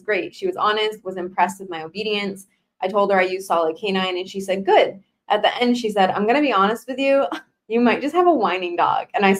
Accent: Texas, United States; By the way, I've been saying howdy to you all on your shows for 7 years, and I am from Texas.

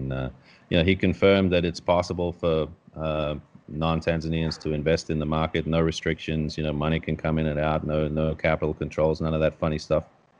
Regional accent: Australia; moved away; I've been living in Asia since about 1996, so that's gone on 25 years. I grew up in Australia, lived all over the world before that. I was sort of an expat brat.

